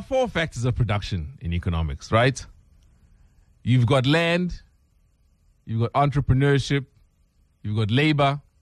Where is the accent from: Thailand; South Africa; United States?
South Africa; I'll just go register the spaza shop for you because I'm South African.